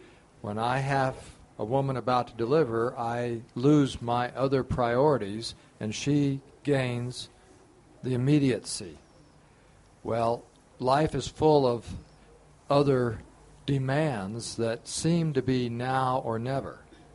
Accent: Dalton, Georgia, United States; I'm a dentist from Dalton, Georgia.

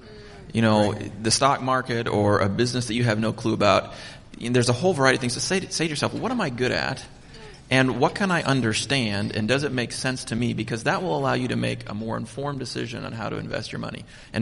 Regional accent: United States; Being an American, I thought, man, this is cool.

